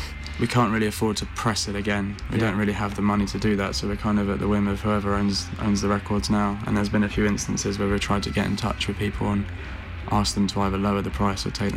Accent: Stevenage, East of England, United Kingdom; we kind of exist in this weird little vacuum where we're from Stevenage, but we don't really play in Stevenage.

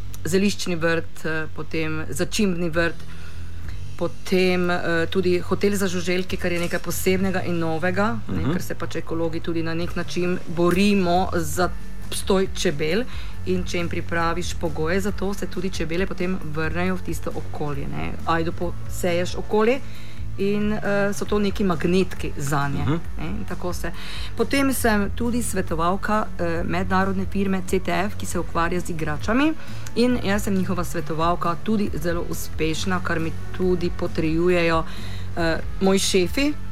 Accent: Prekmurje, Slovenia; Torej, prihajam iz Prekmurja, sem Prekmurka

